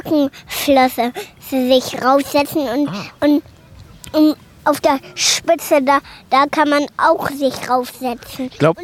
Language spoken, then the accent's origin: German; Welle, Lower Saxony, Germany; in der Nordheide.